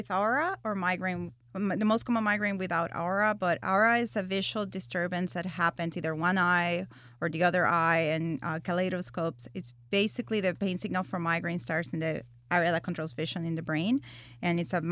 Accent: Puerto Rico; I grew up in Puerto Rico.

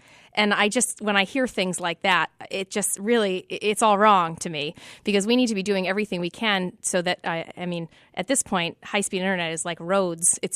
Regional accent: Belfast, Maine, United States; I come from Belfast, which definitely has been through a lot in the last 30 years

